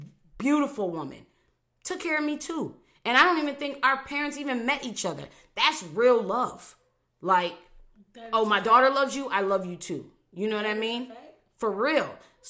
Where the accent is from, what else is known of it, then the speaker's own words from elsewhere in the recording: Buffalo, New York, United States; Those friends that I mentioned earlier from New York, I'm from Buffalo, New York.